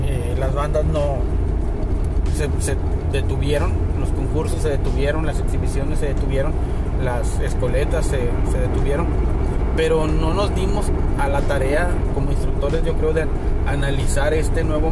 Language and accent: Spanish; Mexico; si yo soy de México